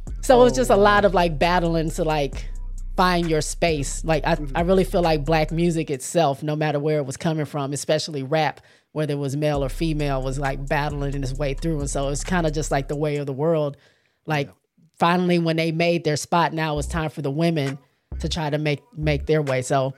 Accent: Michigan, United States; I mean, I'm not from Detroit. I'm from Michigan, but I went to school with a lot of Detroit people

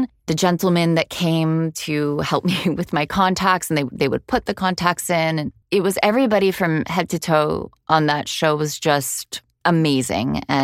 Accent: Miami, Florida, United States; since I am pure American second generation Miami.

